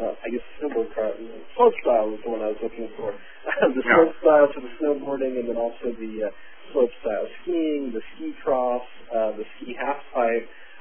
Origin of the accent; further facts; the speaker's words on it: United States; Obviously, as an American fan, I hope they keep that in because that's something we are very good at.